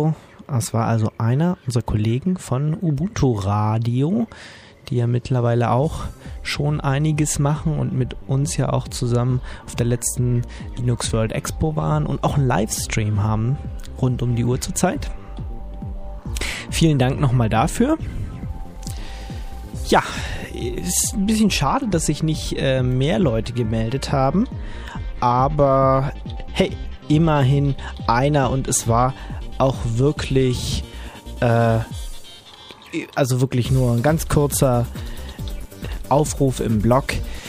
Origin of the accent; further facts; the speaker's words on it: Brandenburg, Germany; Ich war letztes Wochenende zu Hause in der Nähe von Berlin, wo ich ja herkomme. Hört man natürlich an meinem tollen Dialekt.